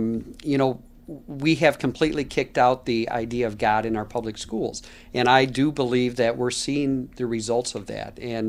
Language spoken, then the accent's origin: English; Monroe, Michigan, United States; moved away as an adult; now in Ypsilanti Township, United States; I grew up down in Monroe, spent my first 39 years in Monroe, moved up closer to work.